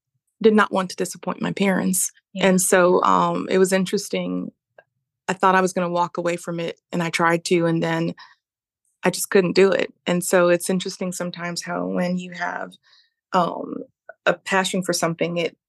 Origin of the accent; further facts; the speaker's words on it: Montego Bay, Saint James, Jamaica; moved away as an adult; now in United States; So in full disclosure, I am originally from Jamaica, actually Montego Bay.